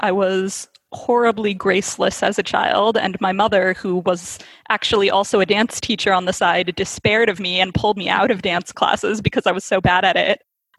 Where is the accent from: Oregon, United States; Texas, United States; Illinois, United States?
Oregon, United States; Portland; So I grew up in Portland, Oregon, to two parents who had both studied theater in college and had started their careers as actors.